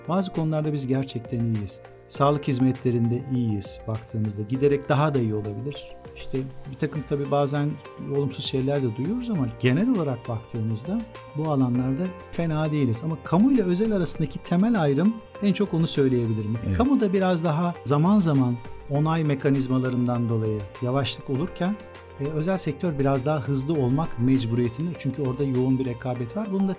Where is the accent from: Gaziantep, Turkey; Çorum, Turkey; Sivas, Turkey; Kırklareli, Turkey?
Kırklareli, Turkey; Babaeski; also born or lived in Istanbul; Trakya çocuğuyum. Kırklareli Babaeski doğumluyum. İlkokulda Babaeski'yi bitirdikten sonra ortaokul, lise, üniversite ağırlıklı olarak hep İstanbul'da geçti. 2 yıllık bir Ankara geçmişim var.